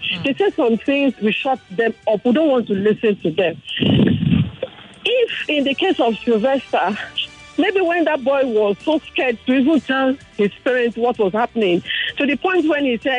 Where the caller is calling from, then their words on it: Ijego, Lagos, Nigeria; I'm calling from Ijego.